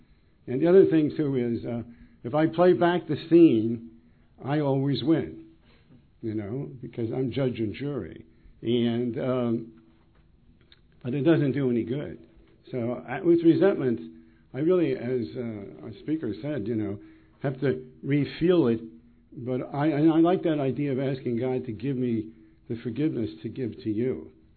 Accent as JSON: {"language": "English", "region": "New Jersey", "country": "United States", "said": "from New Jersey, okay?"}